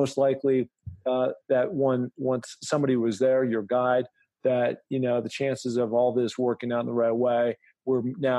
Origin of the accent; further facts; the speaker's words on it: Washington, United States; of coming up to the great state of Washington, where I'm from